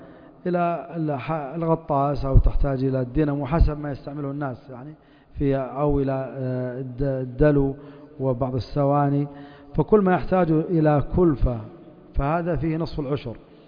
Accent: Yanbu, Medina Province, Saudi Arabia; قديما عندنا في ينبع والناس كثير حتى في كثير من البلدان

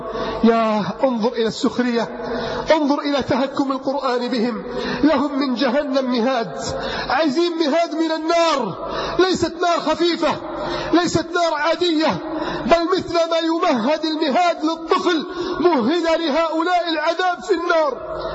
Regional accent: Alexandria, Alexandria Governorate, Egypt; تاجر من التجار عندنا في الإسكندرية كنا نتحدث معه

